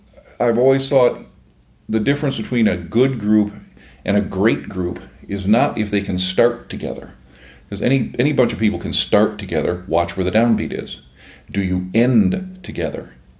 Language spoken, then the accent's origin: English; Chicago, Illinois, United States; You know, growing up in Chicago and being in the Chicago area and being a classical music nut